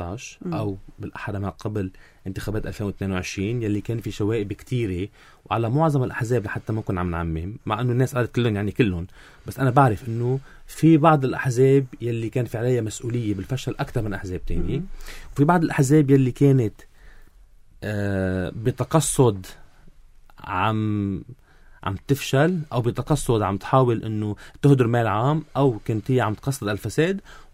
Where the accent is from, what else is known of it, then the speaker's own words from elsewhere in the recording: Lebanon; المبادئ اللي نحن ربينا فيها كلبنانيين